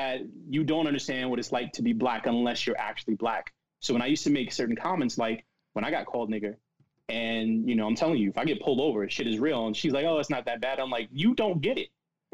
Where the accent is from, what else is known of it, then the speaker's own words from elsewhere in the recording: Paterson, New Jersey, United States; So I grew up in Paterson, New Jersey. I'm not sure if you're familiar with it, but if you've seen the movie Lean on Me, you'll get an idea of what Patterson was like.